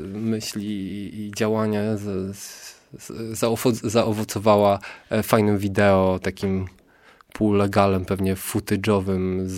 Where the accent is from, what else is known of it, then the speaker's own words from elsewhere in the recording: Pomeranian Voivodeship, Poland; jesteśmy aktualnie w większości, jesteśmy nawet z Małego Trójmiasta